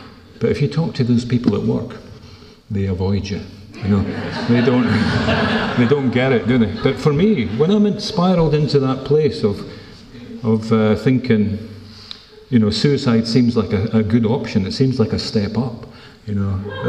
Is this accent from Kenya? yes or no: no; Scotland, United Kingdom; Originally, I'm from Scotland, from near Edinburgh.